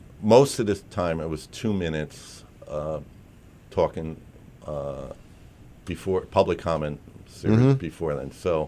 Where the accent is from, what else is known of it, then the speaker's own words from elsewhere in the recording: Queens, New York, United States; I'm not Jewish, but I'm from Queens originally.